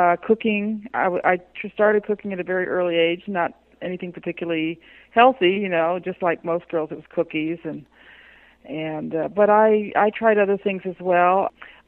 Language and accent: English; California, United States; Well, I grew up in California, and my mother was from Virginia, and she was a very good cook.